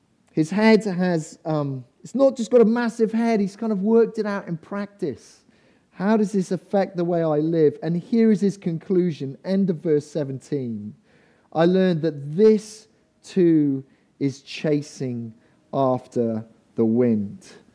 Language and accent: English; Cardiff, Wales, United Kingdom; I remember growing up in Cardiff, and again, I'm not dwelling on being Welsh today.